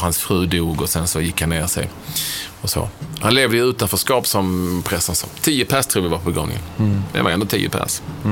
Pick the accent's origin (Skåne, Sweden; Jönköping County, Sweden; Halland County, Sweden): Skåne, Sweden; Malmö; also born or lived in Landskrona; jag flyttade till Malmö tidigt och liksom uppväxt där. Får man väl ändå säga. Jag är där, jag uppväxt där. Gick i skola